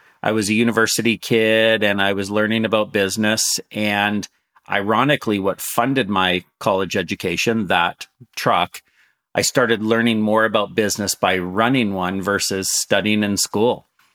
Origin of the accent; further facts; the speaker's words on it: Canada; also born or lived in San Francisco, United States; They owned an army surplus store in San Francisco where I was born. I'm Canadian and I've been raised mostly in Canada